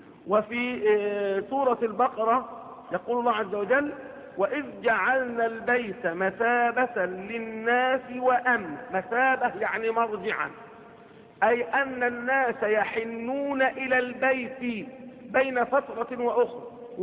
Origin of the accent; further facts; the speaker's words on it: Egypt; لأن عندنا في مصر مثلا